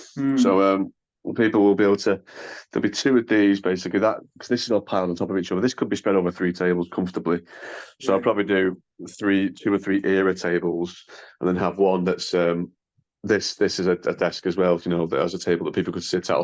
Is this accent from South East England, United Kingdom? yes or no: no; Manchester, North West England, United Kingdom; I would like to have seen him in my hometown in Manchester